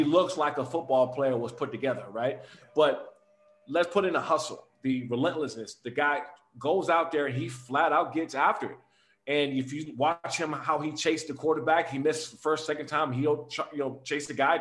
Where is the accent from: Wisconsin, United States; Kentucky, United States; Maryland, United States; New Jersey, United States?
Maryland, United States; my sophomore year at Frederick Douglass High School in Maryland, when I grew up in Prince George County, I knocked out four kids in one game, right?